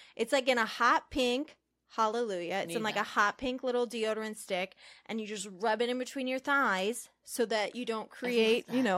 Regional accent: Midwest, United States; One, we're from the Midwest.

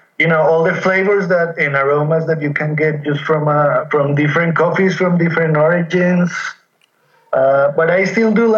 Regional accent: Colombia; moved away; Growing up in Colombia, there was never a time when there was an armed conflict. I'm 35 years old.

